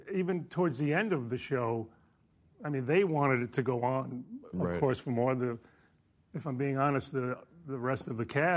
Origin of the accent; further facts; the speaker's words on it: New York, United States; I married into that family. I'm Italian. I grew up in New York.